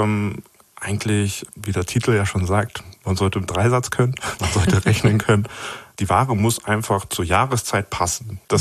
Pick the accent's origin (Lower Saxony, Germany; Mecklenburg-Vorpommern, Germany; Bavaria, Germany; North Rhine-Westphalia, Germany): Lower Saxony, Germany; Hanover; ich bin in Hannover aufgewachsen